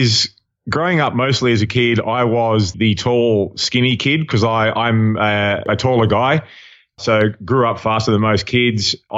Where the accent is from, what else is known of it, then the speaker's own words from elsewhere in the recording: East Coast, Australia; also born or lived in Sydney; Well, born in Australia, born in Sydney, Australia, grew up all along the eastern coast of Australia. So my dad was in the Australian Navy and got posted a lot around the country.